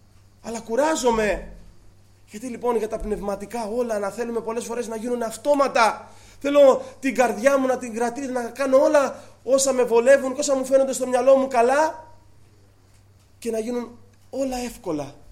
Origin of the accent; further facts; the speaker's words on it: Mytilene, North Aegean, Greece; Θυμάμαι όταν ήμουν μικρός εδώ στη Μυτιλίνη, κάθε βράδυ ρώταγα τον πατέρα μου